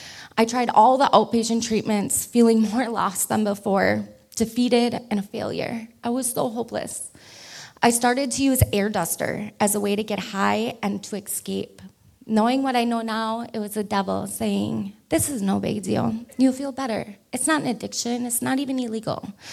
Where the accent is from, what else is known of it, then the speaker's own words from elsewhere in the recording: Green Bay, Wisconsin, United States; born there; I was born here in Green Bay, Wisconsin.